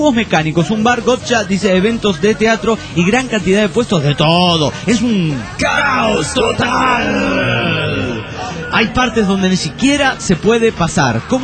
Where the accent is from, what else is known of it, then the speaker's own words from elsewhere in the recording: Pénjamo, Guanajuato, Mexico; un saludo a mi pueblo. Maricel, un saludo para el pueblo de Pénjamo, ahí en sí. Guanajuato, México.